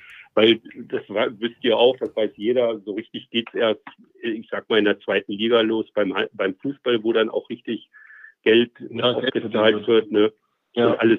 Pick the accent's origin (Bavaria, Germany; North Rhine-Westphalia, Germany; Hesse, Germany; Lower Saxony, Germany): Lower Saxony, Germany; born there; now in Leipzig, Germany; bin aber kein Leipziger, bin echt gebürtiger Niedersachse. Ich traue es mich nicht zu sagen, aber es ist so. Aber lebe schon lange hier. Bin eingemeindet.